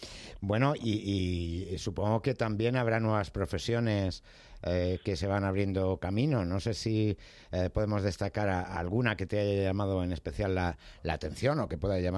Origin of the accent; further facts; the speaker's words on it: Community of Madrid, Spain; porque somos madrileños